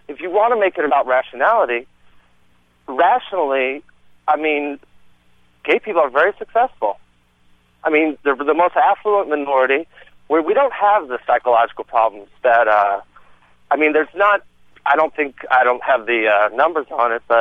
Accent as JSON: {"language": "English", "region": "Bible Belt", "country": "United States", "tie": "born or raised there", "said": "as a gay man growing up in the Bible Belt and also not believing in Christianity"}